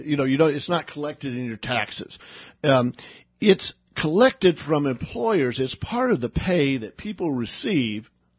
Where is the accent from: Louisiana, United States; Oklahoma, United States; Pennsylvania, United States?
Oklahoma, United States; when I was growing up in Oklahoma, folks, I can't think of a self-respecting hunter that would want any of this legislation.